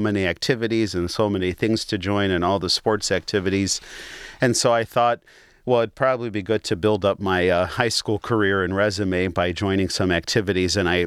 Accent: Southfield, Michigan, United States; I grew up in Southfield, Michigan, was born in May 15th, 1989, to two parents of Middle Eastern descent.

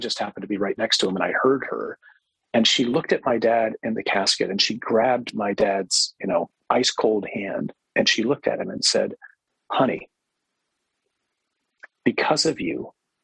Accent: Detroit, Michigan, United States; So, growing up in Detroit, so my dad was CEO of Chrysler before Lee Iacocca.

